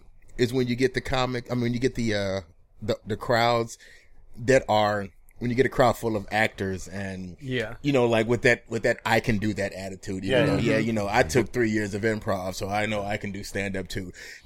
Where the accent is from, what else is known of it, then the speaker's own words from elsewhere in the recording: Chicago, Illinois, United States; I'm from Chicago, so I've done comedy there.